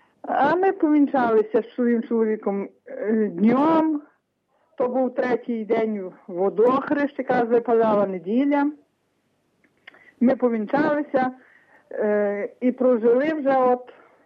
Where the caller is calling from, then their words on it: Kremenets, Ternopil Oblast, Ukraine; місто Кремені, Тернопільщина.